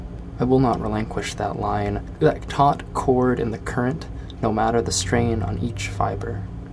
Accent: East Falmouth, Massachusetts, United States; I'm from East Falmouth. Back a couple years ago, when my best friend and neighbor was first going off to college, and I realized that this place that I'd grown up with, Cape Cod

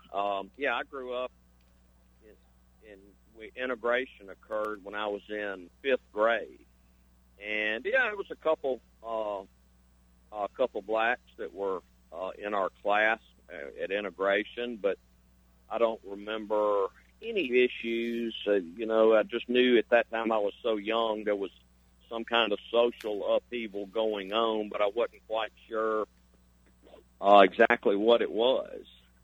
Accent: Jackson, Mississippi, United States; I grew up outside of Jackson in the 60s, and really enjoyed swimming, fishing, hunting on the Pearl River up in the Jackson area

